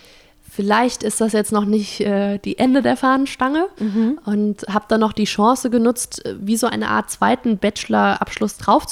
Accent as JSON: {"language": "German", "town": "Weinheim", "region": "Baden-Württemberg", "country": "Germany", "said": "ich komme aus Weinheim, südlich von Frankfurt. Also es ist nochmal ein paar Kilometer südlich."}